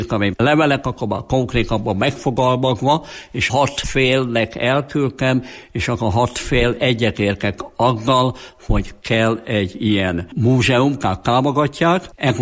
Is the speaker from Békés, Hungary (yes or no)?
no; Tolcsva, Borsod-Abaúj-Zemplén, Hungary; born there; én tolcsvai születésű vagyok, akkor én édesapám volt itt több mint 40 évig görögkatolikus pap